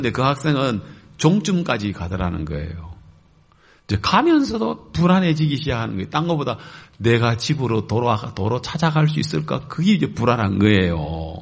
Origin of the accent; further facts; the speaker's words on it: South Korea; 나 한국에서 온 선교사인데